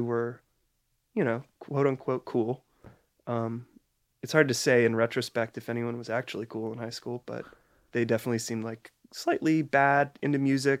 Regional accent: Baltimore, Maryland, United States; I'm from Baltimore, Maryland.

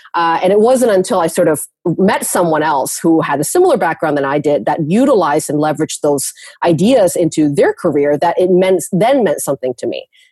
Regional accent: Vancouver, British Columbia, Canada; also born or lived in Kuala Lumpur, Malaysia; That's where I was born, and my family and I moved to Canada when I was about 8 years old. So I grew up in Canada. This is sort of the culture that I know, and I've been living in Vancouver pretty much my entire life.

